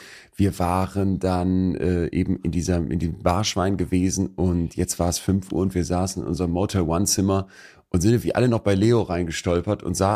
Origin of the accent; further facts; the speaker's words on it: North Rhine-Westphalia, Germany; wir natürlich als Rheinländer und Karnevalisten